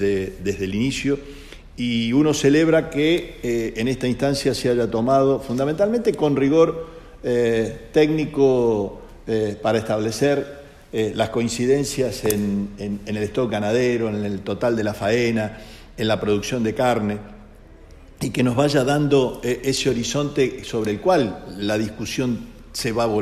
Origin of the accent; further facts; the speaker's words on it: Santa Fe, Argentina; como santafesino, donde el 44% de las exportaciones argentinas se producen en nuestras plantas